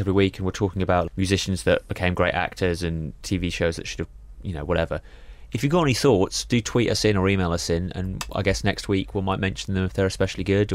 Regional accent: Reading, South East England, United Kingdom; I remember growing up in Reading, it was £4 see a film, £3.50.

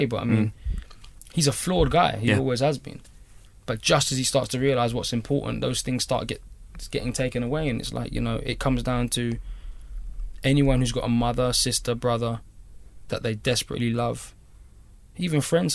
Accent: Ladbroke Grove, London, United Kingdom; when I grew up in Ladbroke Grove, it was not fun.

